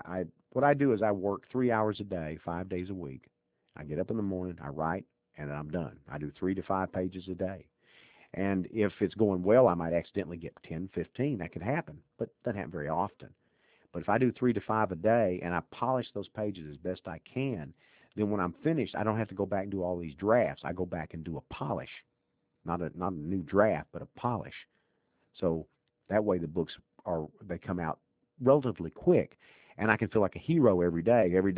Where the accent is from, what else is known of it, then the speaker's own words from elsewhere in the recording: Texas, United States; When I was growing up in East Texas in the 1950s, I was 50s and early 60s and middle 60s, all the way up to the late 60s almost